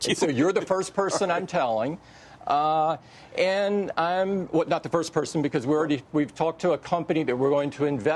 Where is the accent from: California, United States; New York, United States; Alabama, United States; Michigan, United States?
Alabama, United States; 3M manufactures in my home state of Alabama and many other places as well.